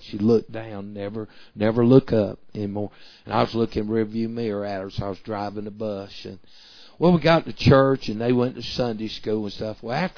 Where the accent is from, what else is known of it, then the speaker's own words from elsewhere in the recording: Salisbury, United States; finally God called me off to finish college and went off back to my hometown in Salisbury